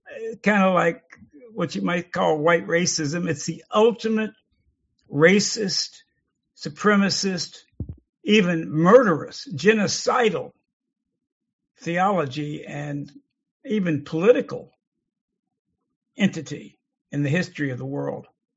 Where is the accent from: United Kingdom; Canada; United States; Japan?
United States; Louisiana; See, that's my backyard, so to speak, when I grew up in Louisiana.